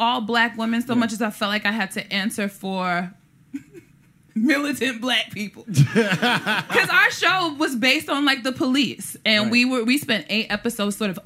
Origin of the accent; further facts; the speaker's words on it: Brooklyn, New York, United States; You know, I live in Brooklyn. I'm from Brooklyn.